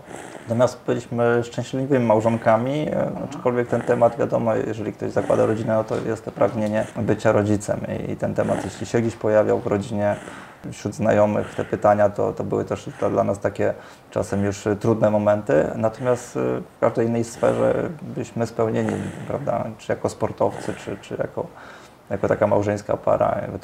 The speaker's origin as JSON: {"language": "Polish", "town": "Warsaw", "region": "Masovian Voivodeship", "country": "Poland", "said": "Agata pochodzi z Krakowa, ja pochodzę z Warszawy."}